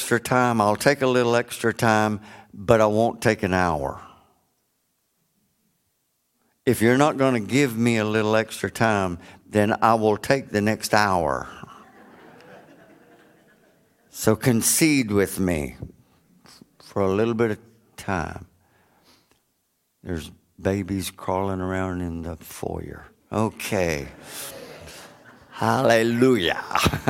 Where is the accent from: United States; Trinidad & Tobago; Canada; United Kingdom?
United States; Florida; I grew up on Lake Okeechobee down in South Florida, and it's 32 miles across by 30 miles wide.